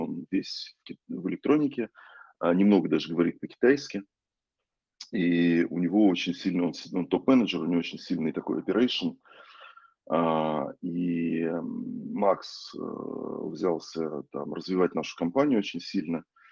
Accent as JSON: {"language": "Russian", "town": "Nizhny Novgorod", "region": "Nizhny Novgorod Oblast", "country": "Russia", "said": "я сам из Нижнего Новгорода базово"}